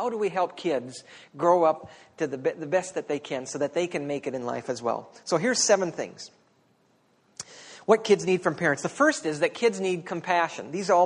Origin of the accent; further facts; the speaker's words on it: Dawson, Minnesota, United States; I grew up in Dawson. State football champions, Dawson. But anyways, I grew up in Dawson.